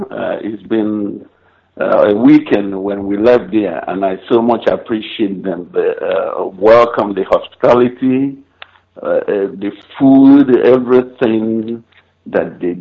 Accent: Oba, Anambra, Nigeria; I hail from Oba in the Idemili local government area of Biafra land.

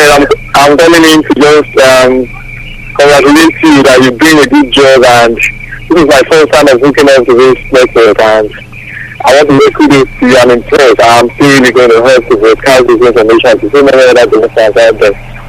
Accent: Ngor Okpala, Imo, Nigeria; I am from Ngokwala.

